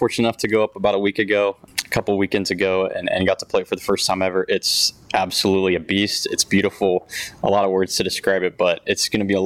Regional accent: Dayton, Ohio, United States; So I'm originally from Dayton. This feels like a Midwest-style course.

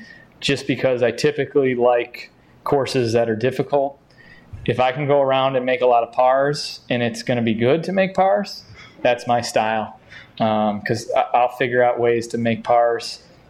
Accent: Crystal Lake, Illinois, United States; I grew up in Crystal Lake and lived 25 minutes from here

